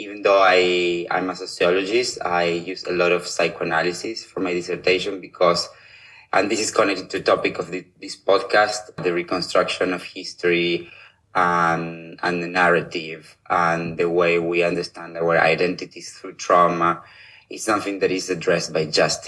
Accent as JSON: {"language": "English", "country": "Argentina", "second_language": "English", "said": "I'm originally from Argentina."}